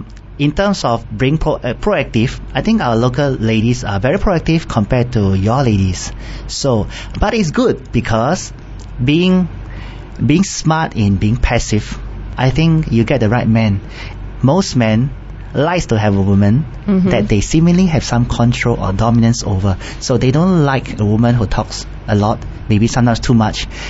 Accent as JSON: {"language": "English", "country": "Singapore", "said": "from Singapore."}